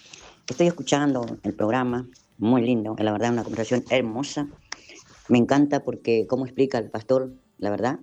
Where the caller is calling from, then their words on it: Argentina; de Argentina.